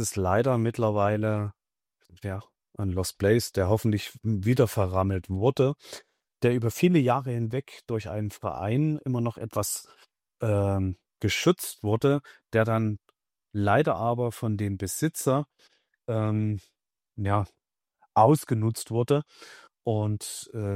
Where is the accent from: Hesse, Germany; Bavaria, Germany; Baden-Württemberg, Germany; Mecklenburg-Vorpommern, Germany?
Bavaria, Germany; Coburg; also born or lived in Thuringia; weil ich vor der Wende in Thüringen geboren wurde und nach der Wende dann meine Heimat hier im Coburger Raum gefunden habe.